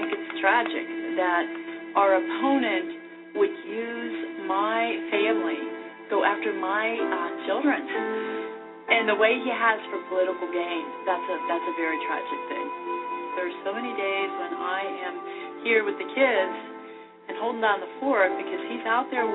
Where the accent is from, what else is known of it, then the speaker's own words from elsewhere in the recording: Pittsburgh, Pennsylvania, United States; I was born and raised in Pittsburgh, right next door to the house that we're in. This is my home.